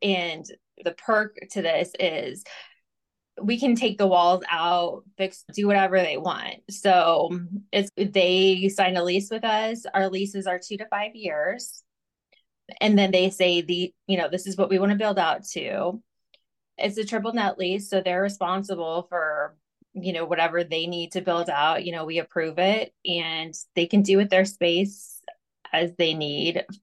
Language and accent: English; Arizona, United States; I'm from Arizona, so anything that's like below 70, I'm gonna need like a hoodie for.